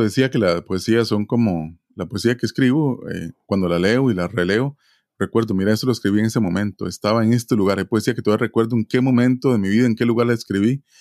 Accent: Alajuela, Costa Rica; me encontré en muchas actividades culturales en mi país, en donde yo vivía, en Grecia, San Ramón, Palmares.

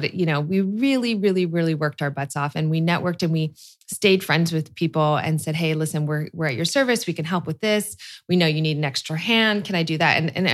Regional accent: California, United States; We're both from Northern California, so we sort of had the same style sensibility.

